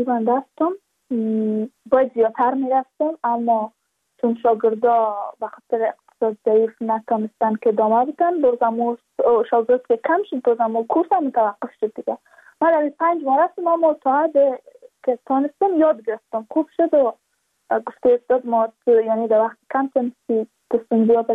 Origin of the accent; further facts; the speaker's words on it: Badakhshan, Afghanistan; چون ما از بدخشان هستیم، یعنی منطقه دور دستش